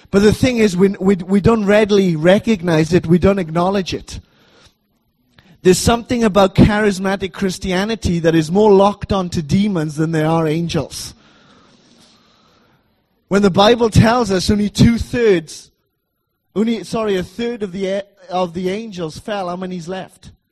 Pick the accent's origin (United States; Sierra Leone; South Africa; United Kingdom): United Kingdom; Wales; I come from Wales, like they said